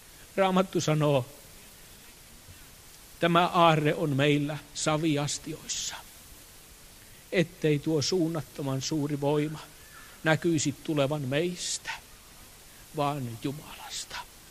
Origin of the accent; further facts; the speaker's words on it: Turku, Southwest Finland, Finland; Elin lapsuuteni Turussa. Siellä vartuin ja perustin perheen.